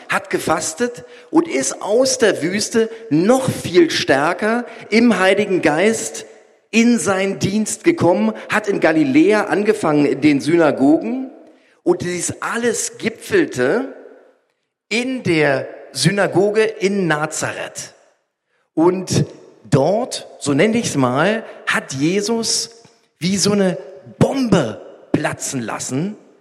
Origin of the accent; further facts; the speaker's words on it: East Germany, Germany; Ich bin ja in der DDR groß geworden und bin in der Anklammerstraße in der Gemeinde gewesen.